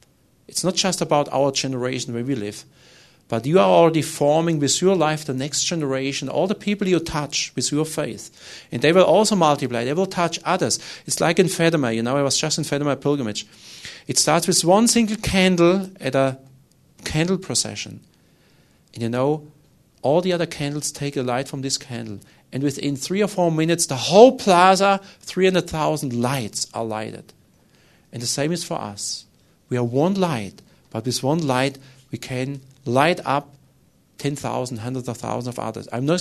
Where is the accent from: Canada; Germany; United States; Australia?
Germany; born there; English is a second language; I was born in Germany. It's not so easy there.